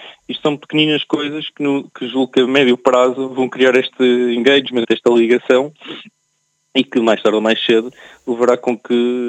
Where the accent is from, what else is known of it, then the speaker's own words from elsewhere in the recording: Portugal; mas como bom português, e todos nós temos uma palavra sobre futebol